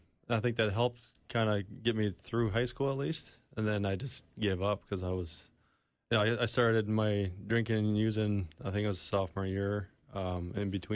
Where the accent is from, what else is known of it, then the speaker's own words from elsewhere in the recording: St. Paul, Minnesota, United States; St. Paul.